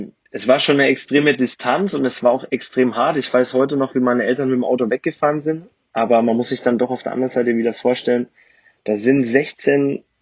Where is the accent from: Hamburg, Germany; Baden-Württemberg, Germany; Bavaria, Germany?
Bavaria, Germany; Ansbach; Da komme ich her, genau. Gebürtiger Franke. Und ja, also für alle, die das nicht wissen, Ansbach liegt im Großraum Nürnberg.